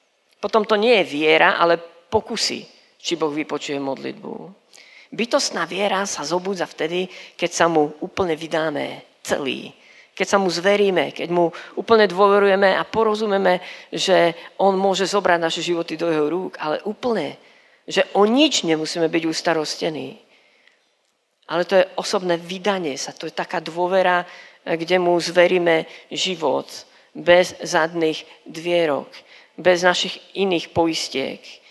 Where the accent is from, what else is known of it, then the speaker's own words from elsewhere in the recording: Banská Bystrica Region, Slovakia; Vyrastal som blízko Lučenca.